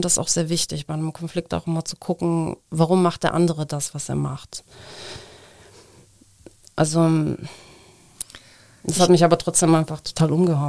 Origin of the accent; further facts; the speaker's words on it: Moscow, Russia; ich bin eigentlich aus Moskau